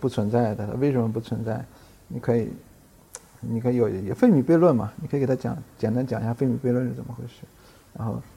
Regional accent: Northeast China, China; 我们都是东北人嘛。

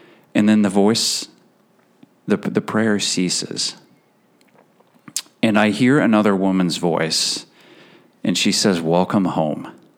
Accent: Iowa, United States; I'm from Iowa.

